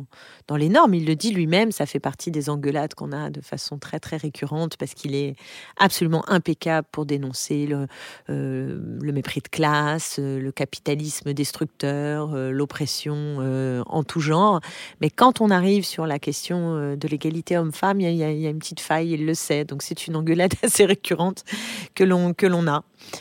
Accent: Paris, Île-de-France, France; Oui, j'ai grandi à Paris. J'ai grandi à Paris, essentiellement autour, je dis toujours autour de la place Clichy.

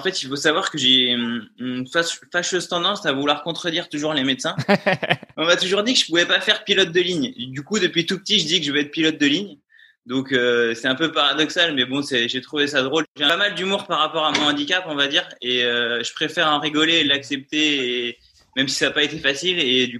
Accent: Pays de la Loire, France; now in Paris, France; j'ai 29 ans. Je suis originaire de Vendée où je suis en ce moment, et sinon j'habite à Paris où j'ai fait mes études de kiné là pendant 4 ans

